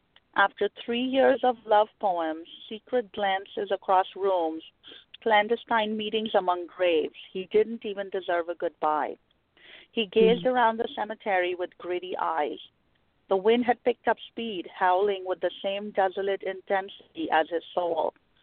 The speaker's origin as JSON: {"language": "English", "country": "Pakistan", "tie": "born or raised there", "moved": "as an adult", "lives_now": "United States", "said": "I was born and raised in Pakistan. I came here to the U.S. in my early 20s."}